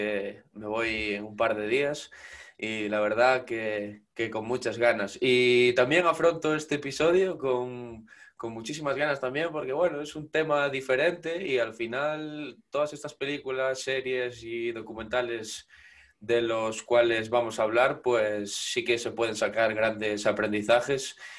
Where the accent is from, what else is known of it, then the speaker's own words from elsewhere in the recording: Galicia, Spain; Sí, nosotros además que somos gallegos, en la televisión gallega nos ponían todo ese tipo de dibujos con el idioma y demás